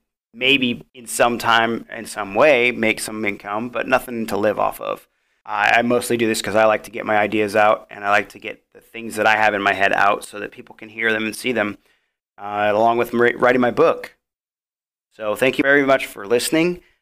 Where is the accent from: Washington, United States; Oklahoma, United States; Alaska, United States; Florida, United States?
Washington, United States; Auburn; So I came back to my hometown, Auburn, Washington, and then I moved to Umclaw. So I am now in Washington State.